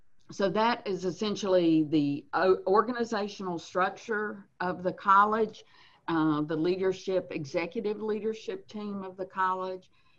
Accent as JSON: {"language": "English", "region": "Virginia", "country": "United States", "said": "I'm originally from Smith County."}